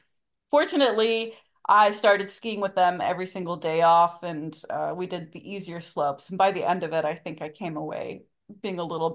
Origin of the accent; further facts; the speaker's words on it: United States; I must be quite expert because I'm American and I had skied in, you know, California and Colorado and New Mexico and New Hampshire.